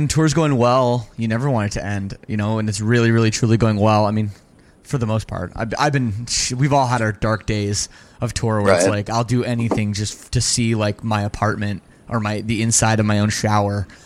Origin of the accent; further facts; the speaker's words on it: Canada; because I'm from Canada, so, you know, we played some weird places when we started.